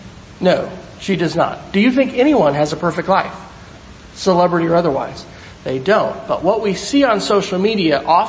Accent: Kansas, United States; also born or lived in Arizona / Alabama / Colorado / Texas; I was born in Arizona, then we moved to Alabama, then we moved to Colorado. I lived in Texas, I lived in Mississippi, and finally Kansas.

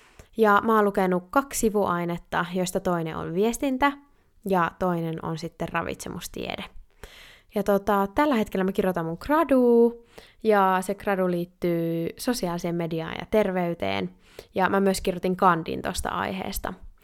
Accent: Sonkajärvi, North Savo, Finland; also born or lived in Oulu; Mä oon syntynyt Oulussa. Olen siis pohjoisen tyttöjä, mutta mä oon asunut ison osan elämästäni pienellä paikkakunnalla ihan Savon sydämessä Sonkajärvellä.

